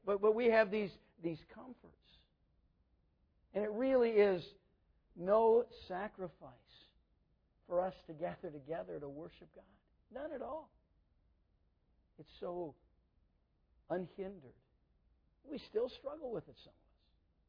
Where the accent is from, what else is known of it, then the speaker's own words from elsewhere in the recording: United States; I mean, I'm an American pastor